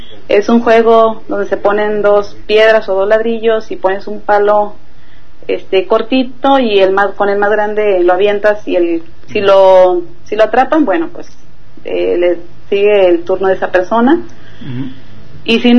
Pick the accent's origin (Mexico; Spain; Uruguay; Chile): Mexico; Autlán de Navarro, Jalisco; Bueno, no en Zapopan, en mi pueblo. Yo nací en una ciudad que se llama Autlán de Navarro, Jalisco.